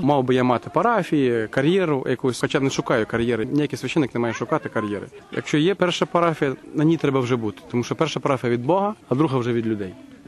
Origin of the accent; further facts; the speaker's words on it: Russia; а я все життя прожив в Росії.